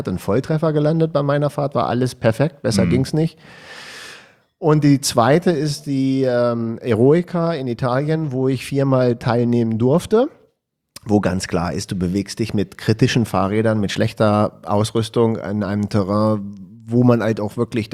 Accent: Hanover, Lower Saxony, Germany; wenn ich als Hannoveraner die Uhr danach stellen kann

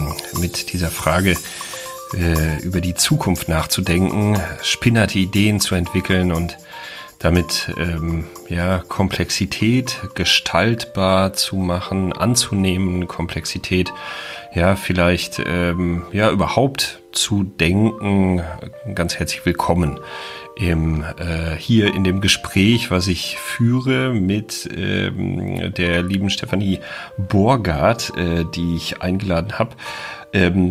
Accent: Olpe, North Rhine-Westphalia, Germany; Also ich komme ursprünglich aus Olpe, deswegen ist da Dortmund sehr, sehr naheliegend sozusagen.

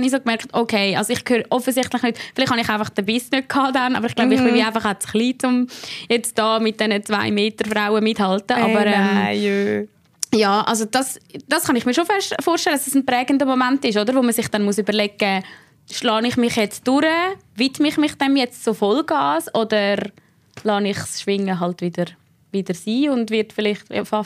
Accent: Aargau, Switzerland; Und nachher bin ich wie als Aargauer...

